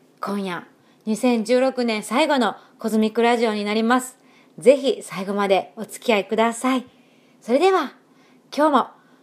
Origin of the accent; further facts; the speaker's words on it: Wakayama, Japan; also born or lived in Osaka; 私はもともと和歌山の田舎で育って、もう部屋の隅っこでね、三角座りしながら毎日音楽を聴いていた、そんな少女だったので